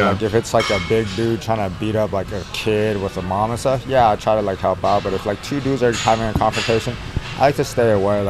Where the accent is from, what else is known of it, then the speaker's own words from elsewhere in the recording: California, United States; I was from Northern California. Everything was locked down.